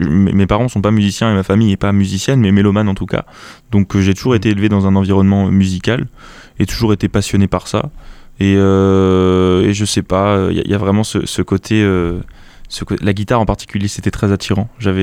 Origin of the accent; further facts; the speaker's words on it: Blois, Centre-Val de Loire, France; j'ai 21 ans, je viens de Blois